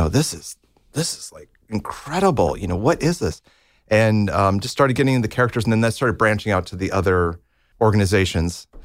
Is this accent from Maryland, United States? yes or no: no; Libertyville, Illinois, United States; Yeah, I grew up in Libertyville, which is about 30, 40 minutes north of Chicago.